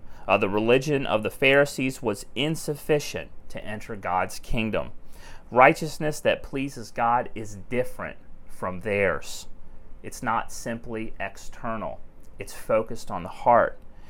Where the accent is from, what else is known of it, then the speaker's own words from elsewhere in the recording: United States; In my home country, the U.S., the murder rate actually increased by 20%.